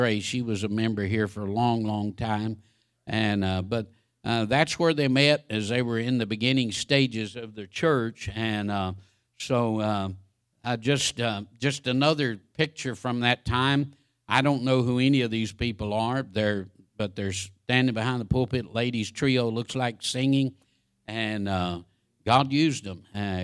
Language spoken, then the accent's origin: English; Georgia, United States; born there; now in Texas, United States; I figured it was an unjust thing that I was born in Georgia. We moved to Texas, and we arrived August the 15th, 1967